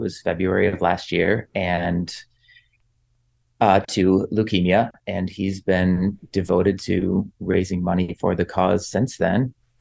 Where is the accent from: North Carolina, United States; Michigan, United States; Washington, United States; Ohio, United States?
Michigan, United States; I was able to see it in 2019 and in my hometown in Michigan.